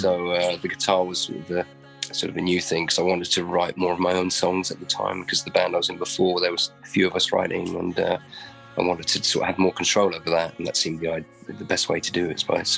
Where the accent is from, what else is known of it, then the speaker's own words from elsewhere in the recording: Cromer, East of England, United Kingdom; Well, I'm actually from the East Coast, which is where I am right now. The East Coast of England, that is, up near it's a little town called Cromer. The main city's Norwich.